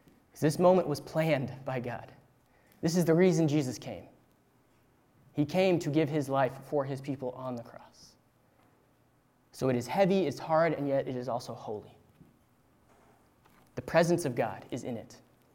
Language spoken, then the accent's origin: English; Roseville, California, United States; my family and I, we moved up from Southern California to Northern California when I was about in fifth grade. And so my siblings and I, about the first or second day that we had moved to this new house in Roseville